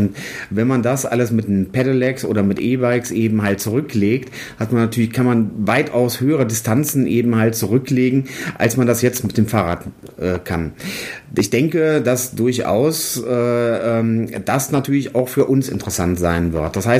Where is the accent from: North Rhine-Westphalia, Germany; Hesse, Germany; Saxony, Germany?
North Rhine-Westphalia, Germany; Cologne; Ich selber bin aus der Stadt Köln